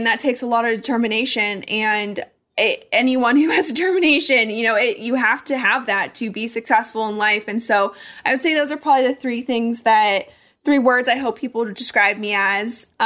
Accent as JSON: {"language": "English", "region": "Colorado", "country": "United States", "tie": "born or raised there", "said": "But I'm actually going to be moving to Denver, Colorado, which I am also excited about because I grew up in Colorado. That's home for me."}